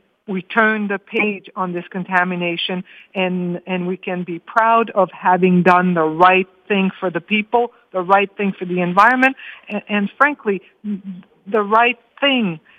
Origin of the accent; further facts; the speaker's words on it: Sudbury, Ontario, Canada; I come from Sudbury. In Sudbury, we have seen what environmental disaster did.